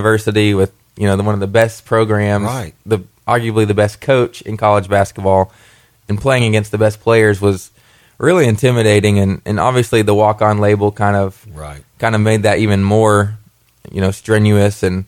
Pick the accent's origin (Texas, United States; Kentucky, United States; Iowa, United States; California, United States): Kentucky, United States; just growing up in Kentucky, you know, I was a huge UK fan.